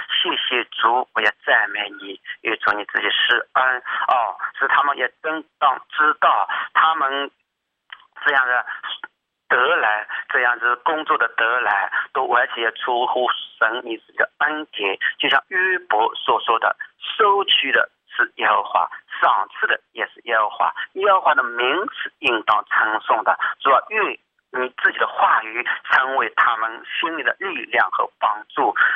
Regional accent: Zhejiang, China; 我是来自浙江省的

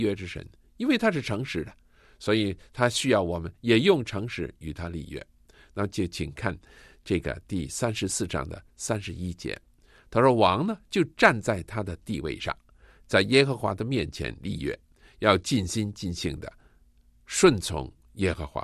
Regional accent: China; 我们中国人原本是一个非常淳朴的一个民族

